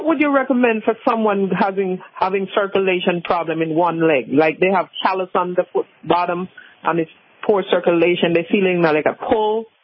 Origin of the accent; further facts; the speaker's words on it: Jamaica; Jamaica originally.